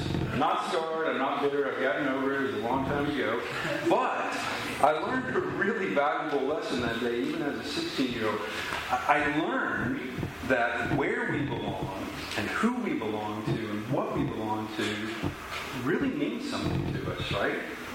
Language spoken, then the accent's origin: English; Midwest City, Oklahoma, United States; but it never came up that I was from Midwest City, Oklahoma.